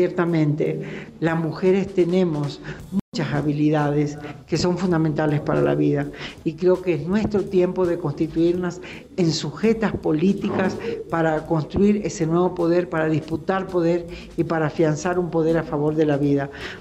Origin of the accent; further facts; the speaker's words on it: Argentina; de Argentina, una intelectual estudiosa de los movimientos sociales